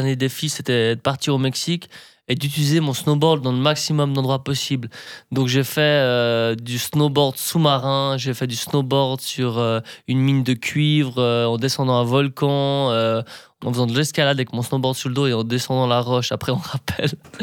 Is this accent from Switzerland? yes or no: yes; Switzerland; Bah, les gens peuvent me suivre, puis bien sûr je suis suisse, ça me suit aussi partout, mon identité suisse.